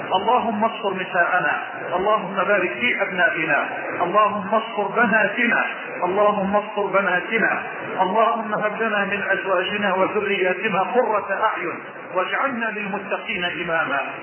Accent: Mansoura, Dakahlia, Egypt; عندي مسجد عندنا في المنصوره في قاب

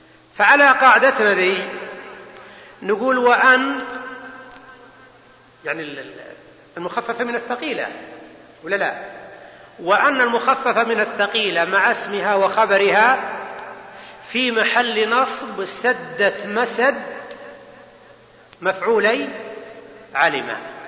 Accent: Buraydah, Al-Qassim, Saudi Arabia; وأنا من بريدة

